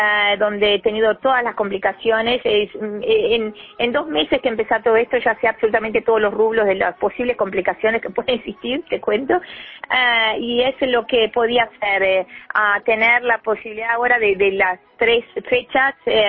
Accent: Maldonado, Uruguay; yo soy de acá de Maldonado

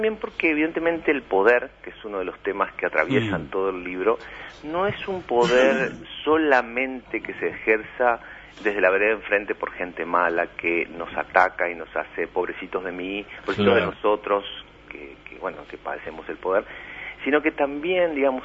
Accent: Uruguay; no solo como uruguayos y uruguayas

